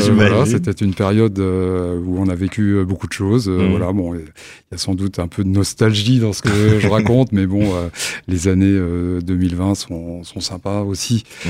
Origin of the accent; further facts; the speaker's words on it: Germany; moi, j'ai passé mon enfance en Allemagne. Mm-hmm. Donc, mon papa était militaire en Allemagne.